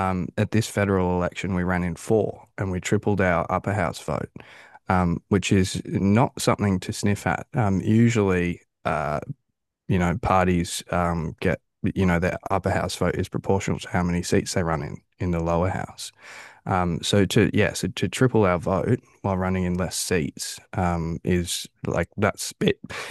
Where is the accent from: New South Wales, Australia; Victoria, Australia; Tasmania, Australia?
Victoria, Australia; But I'm from Victoria, so I don't know.